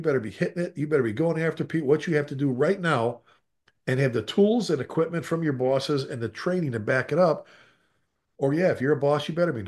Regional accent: Chicago, Illinois, United States; I tell people all the time, I grew up in the South Side of Chicago.

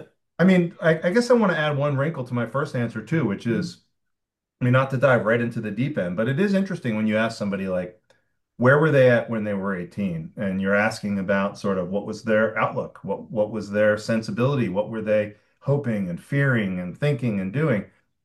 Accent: Newark, Delaware, United States; I grew up in Newark, Delaware, little university town, not too far from Philly.

